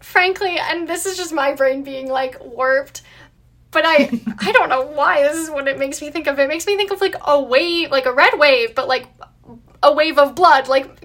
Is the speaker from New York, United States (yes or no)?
no; Ann Arbor, Michigan, United States; And I'm from Ann Arbor, Michigan.